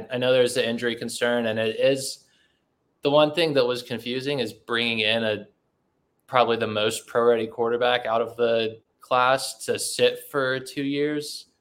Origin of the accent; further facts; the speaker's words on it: Atlanta, Georgia, United States; now in Miami, United States; I live in Miami now. I grew up in Atlanta, though, so I'm a Falcons fan who cheers for the Dolphins.